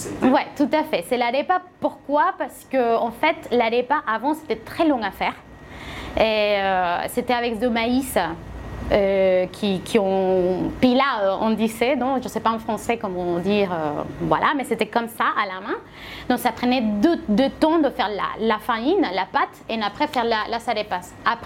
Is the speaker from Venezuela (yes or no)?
yes; Caracas, Capital District, Venezuela; Oui, moi je viens de Caracas.